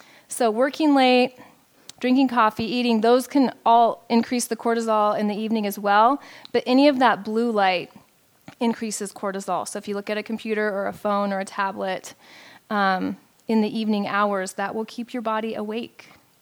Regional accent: Pacific Northwest, United States; I know I'm from the Pacific Northwest, so that's an issue

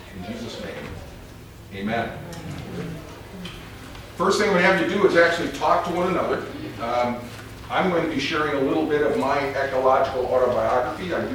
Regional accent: Oregon, United States; I'm a pastor from Oregon

